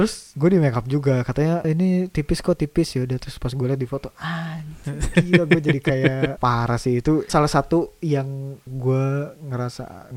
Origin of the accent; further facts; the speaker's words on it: Jakarta, Indonesia; Akadnya itu gue Betawi kan.